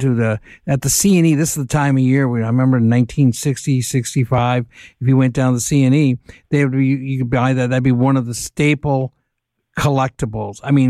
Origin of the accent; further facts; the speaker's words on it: Canada; maple leaf, as much as I'm Canadian, I love that.